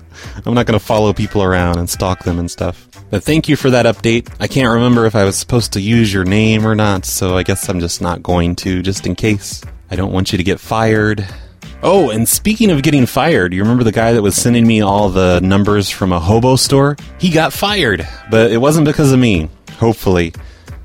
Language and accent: English; England, United Kingdom; I don't know, because I'm from England.